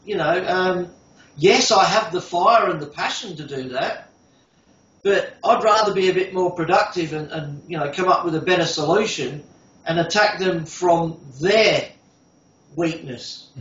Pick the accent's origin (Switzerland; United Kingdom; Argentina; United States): United Kingdom; England; now in Adelaide, Australia; And I guess being English myself, I resonated with him. I saw him here in Adelaide.